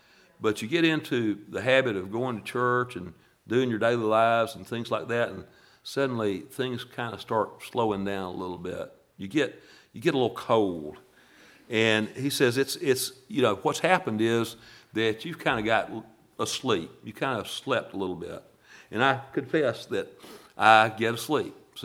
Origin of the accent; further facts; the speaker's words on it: Scotland, United Kingdom; I'm Scottish.